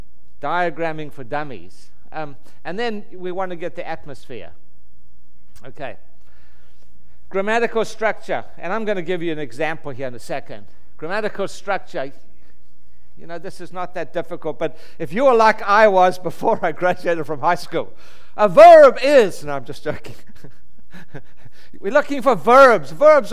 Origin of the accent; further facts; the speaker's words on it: South Africa; I was raised in South Africa